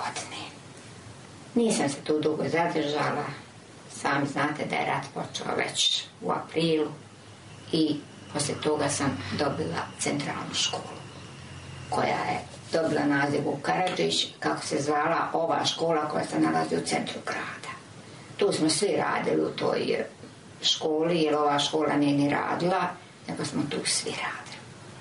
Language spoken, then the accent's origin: Serbian; Republika Srpska, Bosnia & Herzegovina; a ja sam došla iz Ravne Semberije gdje je bilo sve